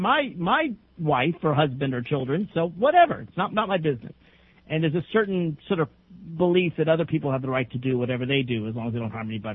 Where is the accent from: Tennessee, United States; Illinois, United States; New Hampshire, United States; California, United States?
Tennessee, United States; Nashville; As a Southerner, I grew up in Nashville, Tennessee.